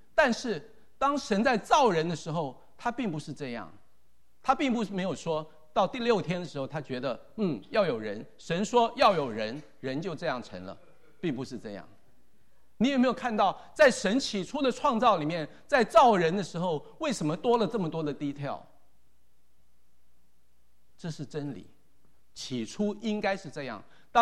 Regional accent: China; 让我们中国人认为说父母跟子女的关系永远是在高于夫妻的关系的

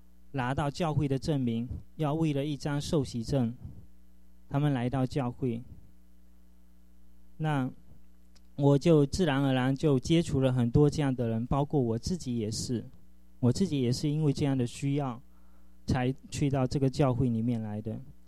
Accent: Fuzhou, Fujian, China; moved away as an adult; now in United States; 那我是来自福州，那出生在一个基督徒的家庭里面。

